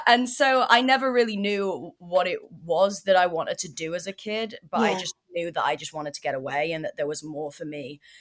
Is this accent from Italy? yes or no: no; Chester, North West England, United Kingdom; Yeah, I grew up in this really small town, actually in England, called Chester